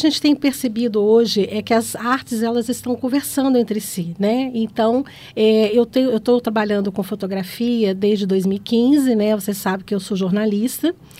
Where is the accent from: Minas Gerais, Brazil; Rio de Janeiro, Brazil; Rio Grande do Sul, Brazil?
Rio de Janeiro, Brazil; porque eu sou do Rio de Janeiro, mas a família da minha mãe é de Minas